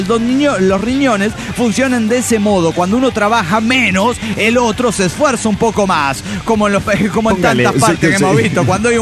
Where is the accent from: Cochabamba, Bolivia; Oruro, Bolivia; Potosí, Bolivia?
Potosí, Bolivia; Atocha; Ah, bien, desde bien, mi pueblo natal, Atocha.